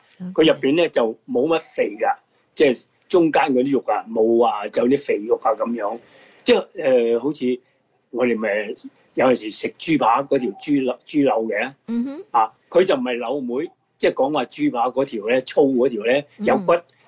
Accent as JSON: {"language": "Cantonese", "region": "Guangdong", "country": "China", "said": "咁国语佢哋有时叫嗰啲名称咧，就系同我哋广东人叫嘅名称唔同噶吓。"}